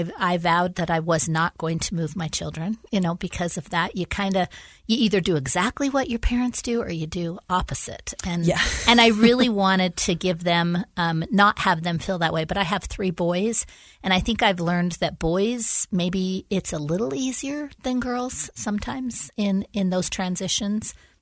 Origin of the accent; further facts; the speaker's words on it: Arizona, United States; born there; also born or lived in California / Colorado / Utah / Idaho; And so I was born in Arizona. I've lived in just about every Western U.S. state, California, Colorado, Arizona, Utah, Idaho, Washington, even spent a few years in Alaska as a teenager.